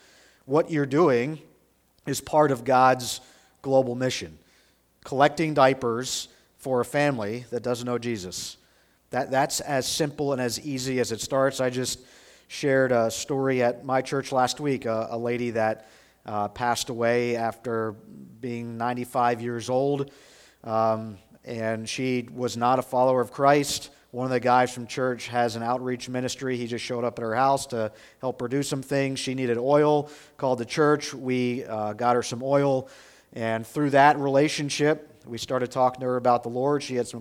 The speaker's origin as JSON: {"language": "English", "region": "Pennsylvania", "country": "United States", "tie": "born or raised there", "lives_now": "Schuylkill Haven, United States", "said": "I grew up in Lancaster County. Cocalico School District is where I graduated from, so I'm used to farm country."}